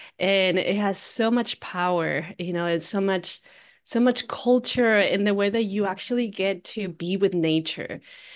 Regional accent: Peru; I'm like, okay, maybe it's because I'm from Peru, but then come to find out years later that my grandpa spoke Quechua, you know.

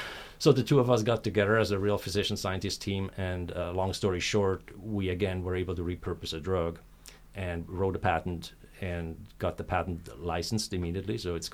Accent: Switzerland; English is a second language; And I'm originally from Switzerland, so typically I'm on time

